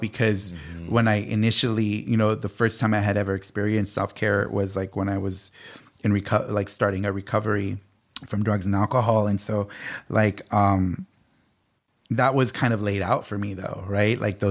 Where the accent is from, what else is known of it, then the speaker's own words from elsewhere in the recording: Pacoima, California, United States; growing up in Pacoima, like, isolated, like, close enough to LA that, like, you can technically get there, but you still live in this place that's, like, way out in the valley